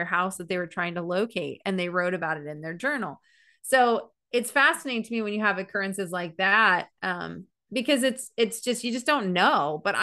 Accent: Tucson, Arizona, United States; born there; And look, I love out west because I was born in Tucson, Arizona.

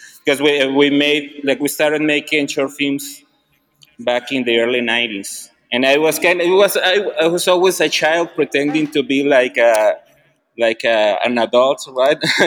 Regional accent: Mexico; So it's more a little bit because we're from Mexico and we have like an outsider view of things.

